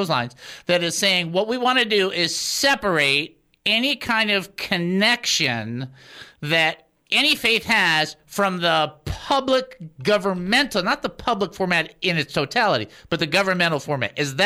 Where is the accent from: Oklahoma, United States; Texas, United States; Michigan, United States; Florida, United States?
Michigan, United States; Detroit; Now, I'm from Detroit, and you and I are never going to agree on anything except for this one major point